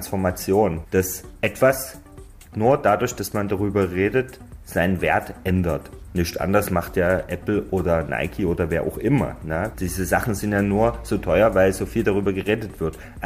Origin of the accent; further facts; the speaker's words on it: East Germany, Germany; ich komme aus dem Osten